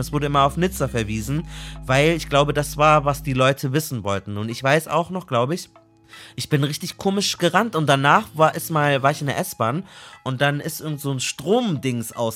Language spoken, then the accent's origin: German; Munich, Bavaria, Germany; Ich bin ja aus München, haben wir auch eingangs erklärt.